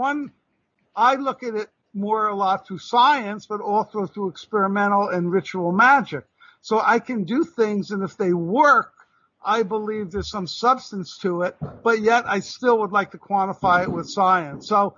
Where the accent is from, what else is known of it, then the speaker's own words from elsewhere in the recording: New York City, New York, United States; I'm from New York, New York City.